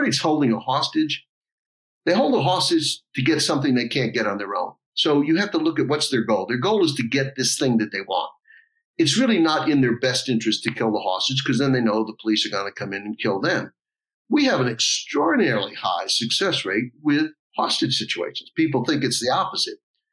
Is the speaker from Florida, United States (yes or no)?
yes; Atlantic Beach, Florida, United States; Yeah, I grew up in Atlantic Beach, Florida, near Jacksonville.